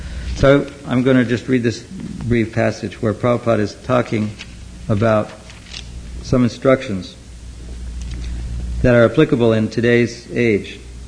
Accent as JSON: {"language": "English", "region": "Oregon", "country": "United States", "tie": "born or raised there", "said": "When I was young, I grew up in Oregon, all the liquor was dispensed in state-owned liquor stores."}